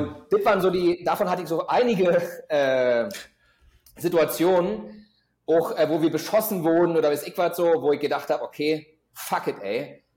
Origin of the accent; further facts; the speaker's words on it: East Germany, Germany; Also ich war 10, als die Wende kam. Ich bin ja im Osten groß geworden.